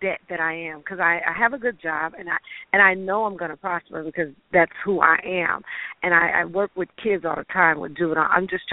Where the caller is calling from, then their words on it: La Vergne, Tennessee, United States; also born or lived in Wisconsin; I'm in the area code is Wisconsin, but I live now. I did a transition in moving to Nashville, Tennessee, outskirts of Nashville because I'm in the suburbs in Laverne, Tennessee.